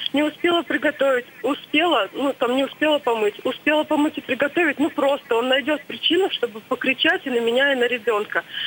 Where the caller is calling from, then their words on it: Moscow, Russia; я звоню из Москвы.